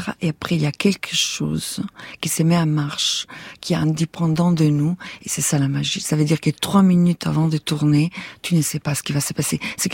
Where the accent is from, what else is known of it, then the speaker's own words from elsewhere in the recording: Italy; French is a second language; now in France; je suis italienne, mais je ne vis pas en Italie. Je vis en France, mais en même temps, en n'étant pas française